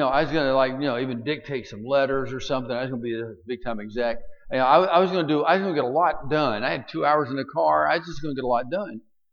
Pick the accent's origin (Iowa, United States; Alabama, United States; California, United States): Alabama, United States; also born or lived in Birmingham, United States / Huntsville, United States; I grew up in Alabama. Born and raised there, and when I came on staff with Word of Life, they sent me back to Alabama, and because I spoke fluent Southernese